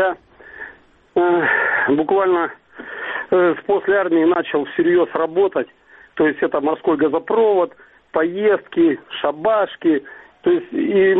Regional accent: Crimea, Ukraine; я из Крыма. … Давно мы уже тут живем, 75-го года.

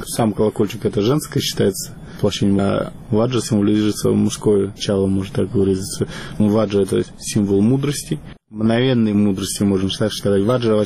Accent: Saint Petersburg, Russia

